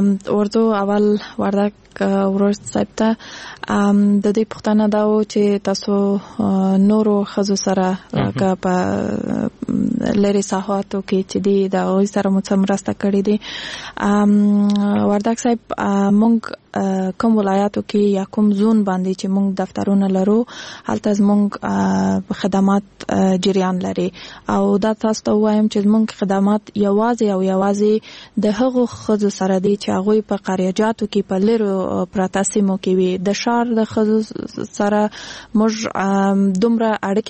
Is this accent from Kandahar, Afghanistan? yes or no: yes; Kandahar, Afghanistan; now in Kabul, Afghanistan; زه خپل د کندهار د ولایت یم